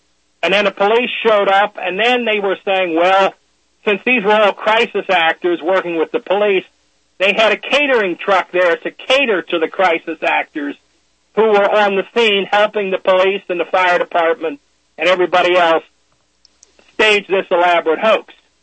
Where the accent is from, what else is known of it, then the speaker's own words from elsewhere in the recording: Pennsylvania, United States; I want to invite them to come to my hometown in rural central Pennsylvania and see all the 150-pound kids going out with rifles and ammunition during hunting season.